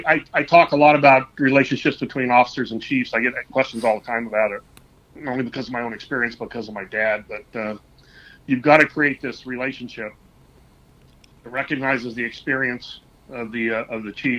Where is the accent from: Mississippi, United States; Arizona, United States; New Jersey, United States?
Arizona, United States; and nobody can figure out why I'm from Arizona in the Coast Guard.